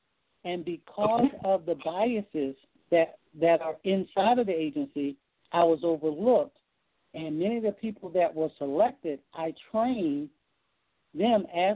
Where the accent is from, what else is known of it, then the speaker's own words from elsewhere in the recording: Florida, United States; Now, I was born and raised in Dade County, second of five children.